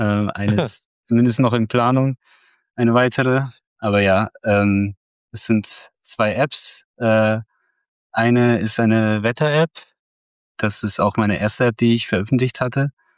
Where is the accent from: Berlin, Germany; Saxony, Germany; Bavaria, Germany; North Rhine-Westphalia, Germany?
Bavaria, Germany; Rosenheim; Ich komme aus Rosenheim, ist eine Stadt nähe München an der österreichischen Grenze.